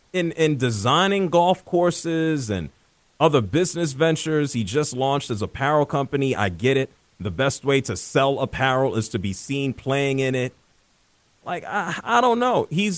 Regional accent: New York, United States; You know, growing up in New York, one of the ugliest things I've seen in my life.

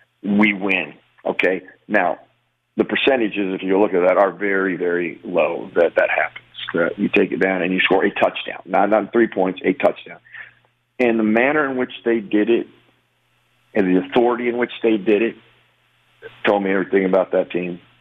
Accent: the West, United States; I'm from the West. I play in the Big Sky.

